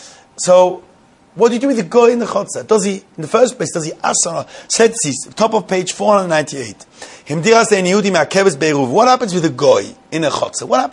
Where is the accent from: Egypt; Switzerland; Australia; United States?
Switzerland; Although I must say that I was brought up in Switzerland